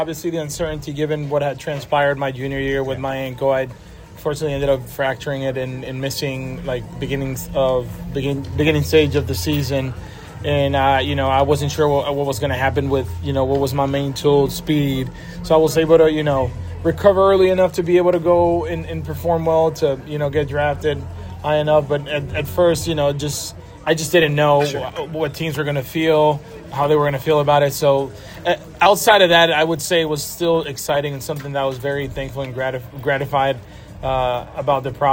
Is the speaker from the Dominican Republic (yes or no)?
yes; Dominican Republic; having been raised there and you know, growing up around it